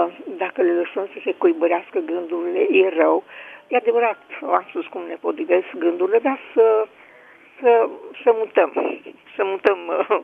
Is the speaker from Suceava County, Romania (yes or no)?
no; Bacău, Bacău County, Romania; Sunt din Bacău